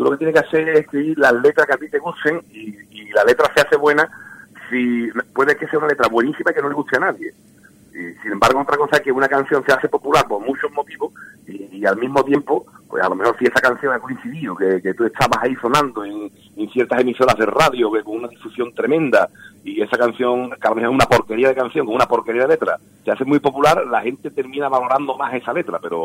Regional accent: Seville, Andalusia, Spain; la realidad es que somos tres sevillanos

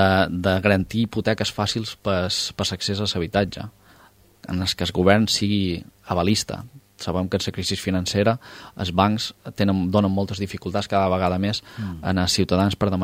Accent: Formentera, Balearic Islands, Spain; born there; que puc tenir jo, que he nascut aquí a Formentera

